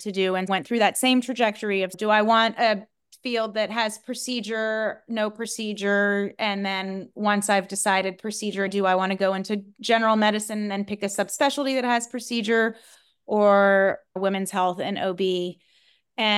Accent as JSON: {"language": "English", "town": "Virginia Beach", "region": "Virginia", "country": "United States", "tie": "born or raised there", "said": "I grew up in Virginia Beach, which is in very close proximity to Norfolk, Virginia"}